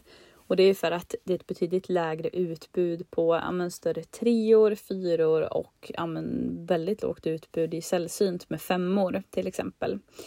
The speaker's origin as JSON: {"language": "Swedish", "region": "Värmland", "country": "Sweden", "tie": "born or raised there", "said": "Ja, men jag är född och uppvuxen i Värmland först och främst, så att jag har familjen och alla vänner här."}